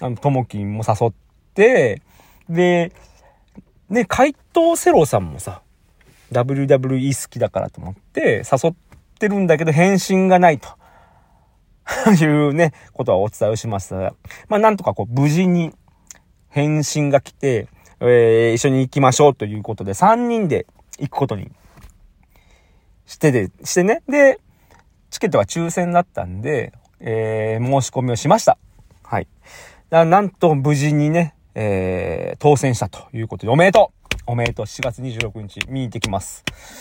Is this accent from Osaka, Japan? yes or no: yes; Toyonaka, Osaka, Japan; also born or lived in Chiba; 実は大阪の豊中なんですみたいな話をしたことはあるけど